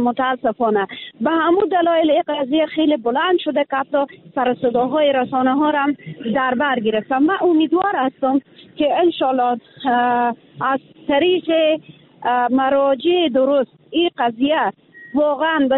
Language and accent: Persian; Afghanistan; now in Iran; به عنوان یک افغان همیشه دفاع کردم از وطن خود